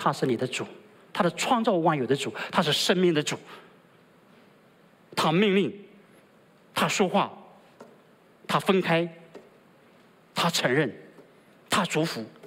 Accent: China; 我们中国人太功利了，我们的文化太功利。

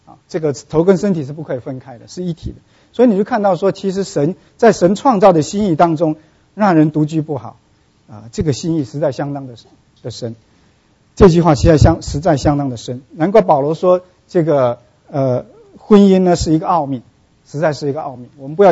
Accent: southern China, China; now in United States; 因为我们是南方人，那个地方很潮湿，从来不用蒸汽的，这个湿气机的。其实我长大也从来没听说过有湿气机这么一回事啊。

